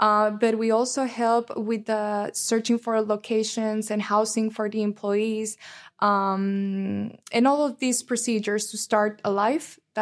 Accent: Honduras; now in Alicante, Spain; Honduras.

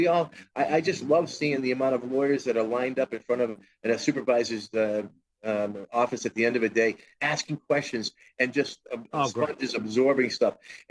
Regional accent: Massachusetts, United States; So I'm proud to say I'm from Berkshire County.

